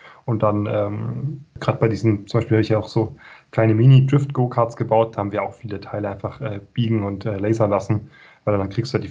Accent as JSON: {"language": "German", "region": "Bavaria", "country": "Germany", "said": "Ich komme aus dem Allgäu ursprünglich"}